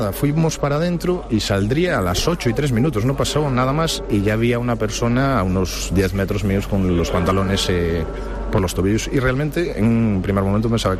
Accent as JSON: {"language": "Spanish", "town": "A Pobra do Caramiñal", "region": "Galicia", "country": "Spain", "tie": "born or raised there", "said": "tengo 35 años, soy natural de Puebla del Carmiñal, pero vivo en Rianxo actualmente"}